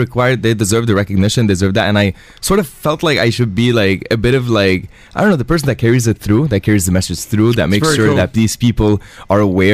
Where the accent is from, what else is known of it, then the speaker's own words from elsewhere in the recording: Tripoli, North Governorate, Lebanon; From Lebanon, from Tripoli.